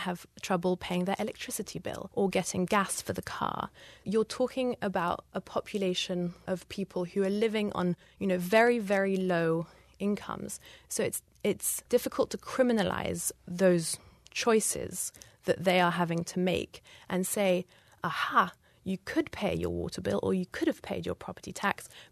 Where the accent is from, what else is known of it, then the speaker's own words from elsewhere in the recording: England, United Kingdom; I'm English